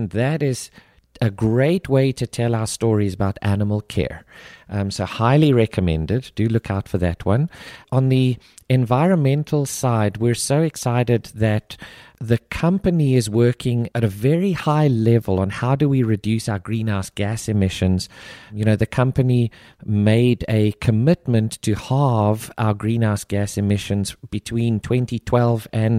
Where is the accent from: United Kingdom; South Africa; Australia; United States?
South Africa; I studied in South Africa. I grew up, born and raised in South Africa, fantastic country.